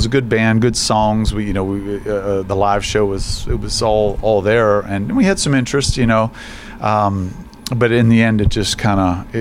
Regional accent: Steubenville, Ohio, United States; I was born and raised in Steubenville.

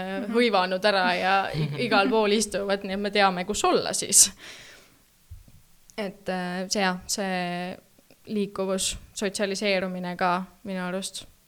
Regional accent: Tallinn, Harju County, Estonia; kuna ma olen Lasnamäelt, siis ma olin nagu, oh, kodu, Lasnamägi, täitsa.

